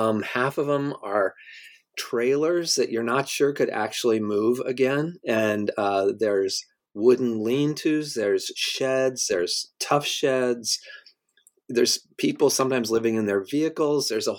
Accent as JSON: {"language": "English", "region": "New York", "country": "United States", "said": "I'm upfront that I am from New York. I live there now."}